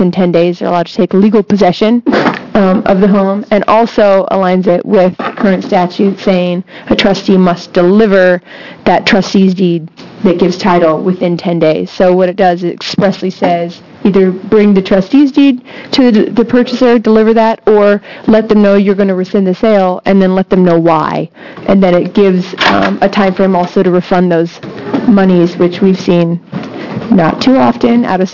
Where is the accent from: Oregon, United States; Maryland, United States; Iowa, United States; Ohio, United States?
Oregon, United States; Eugene; I'm an attorney from Eugene, Oregon.